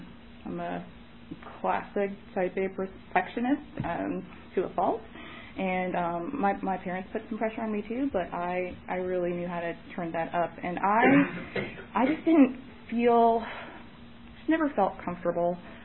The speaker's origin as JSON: {"language": "English", "town": "New York City", "region": "New York", "country": "United States", "said": "I am originally from New York, both the city and the state. I have no accent anymore unless I get really worked up, which can happen."}